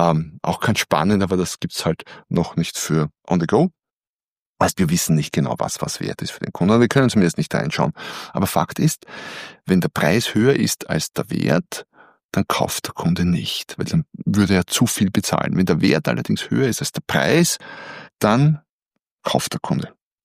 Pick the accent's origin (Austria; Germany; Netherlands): Austria; Wobei ich jetzt als Österreicher die Hartz-IV-Konditionen nicht so genau kenne